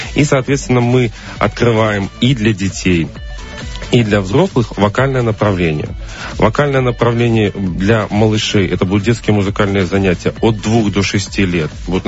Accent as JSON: {"language": "Russian", "town": "Gomel", "region": "Gomel Region", "country": "Belarus", "tie": "born or raised there", "said": "Да, это очень хорошо, что наш первый опыт был именно в родном городе."}